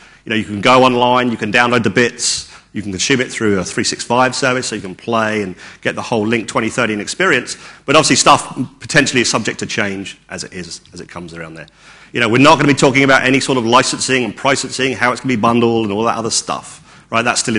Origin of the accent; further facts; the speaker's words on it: England, United Kingdom; And being an English guy, I had no idea what Palooza meant